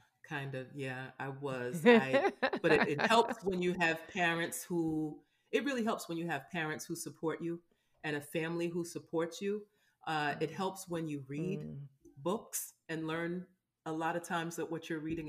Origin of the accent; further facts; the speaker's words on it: New York, United States; And being a New Yorker, you can walk down the street and meet anybody.